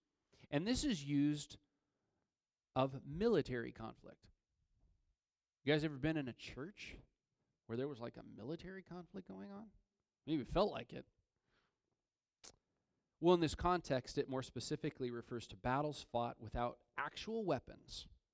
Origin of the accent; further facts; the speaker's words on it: Linden, United States; I'm a pastor's kid. And I grew up in Linden.